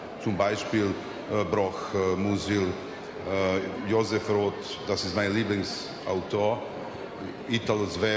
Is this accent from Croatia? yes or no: yes; Pula, Istria County, Croatia; also born or lived in Belgrade, Serbia; Und Pula, eine Stadt, wo habe ich aufgewachsen.